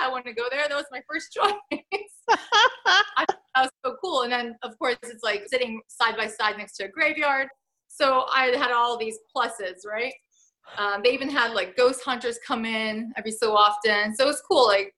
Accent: Poland; English is a second language; I'm originally from Poland.

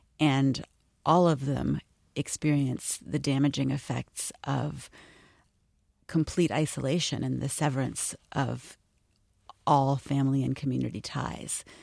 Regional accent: California, United States; But it's interesting because I'm from California

